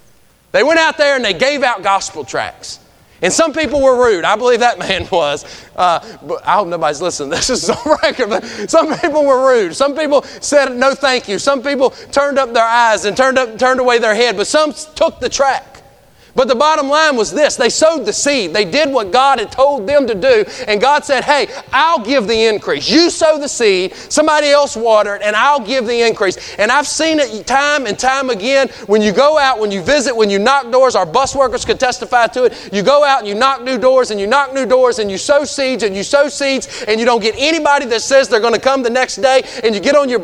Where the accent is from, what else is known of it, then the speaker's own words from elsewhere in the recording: United States; I'm from Greene County, okay? I know how things get out in Greene County.